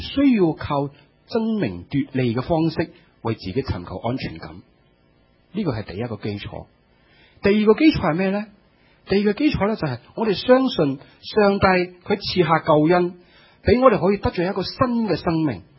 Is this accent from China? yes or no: yes; China; 我们中国人自古呢就很崇尚这种的美德